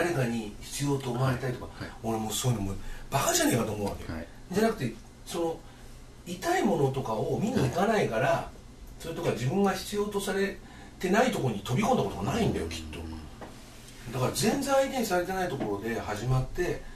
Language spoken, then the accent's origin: Japanese; Chiba, Japan; born there; 俺はなんで千葉に生まれてしまったんだぐらいに思ってたわけ